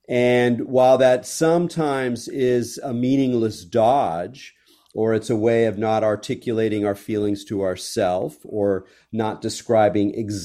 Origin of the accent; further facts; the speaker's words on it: California, United States; I write about California weirdness partly because I'm a Californian.